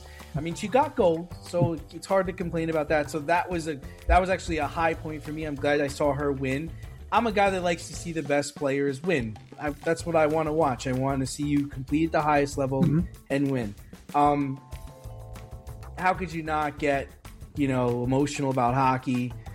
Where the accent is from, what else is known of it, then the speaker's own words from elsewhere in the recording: United States; You know, we're American and we appreciate baseball, we appreciate basketball, and those are sports.